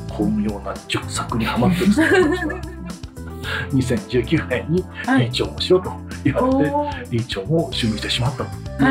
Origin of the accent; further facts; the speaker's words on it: San'in, Japan; born there; now in Kurashiki, Japan; 私の生まれ故郷の山陰あるいは東京へにも往復も楽である